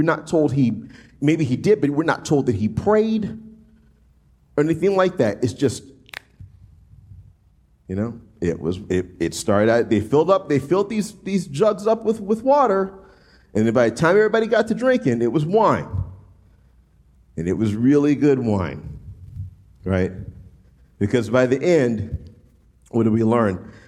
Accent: the South, United States; Woman, I don't know about you, but I'm from the South.

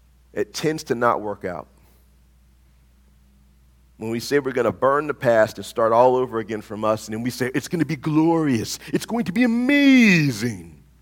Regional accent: the South, United States; I'm from the South, and so we are intimately acquainted with that particular bending of the English language, used to could

